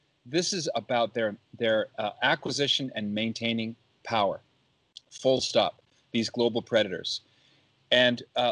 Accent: Canada; now in United States; as a newly minted American citizen. We just became U.S. citizens last month. I was from Canada.

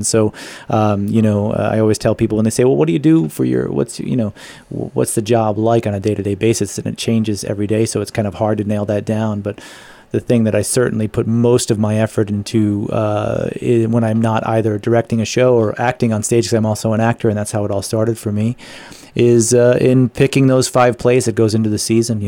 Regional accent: Pawtucket, Rhode Island, United States; also born or lived in Smithfield, Rhode Island / New York City; No, I was born in Pawtucket and lived there for the better part of my childhood. Family moved to Smithfield, Rhode Island, where my parents still live.

